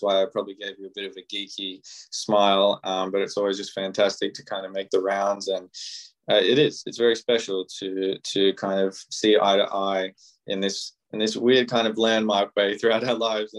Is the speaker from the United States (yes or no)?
no; Melbourne, Victoria, Australia; the house that I grew up in here in Melbourne, Australia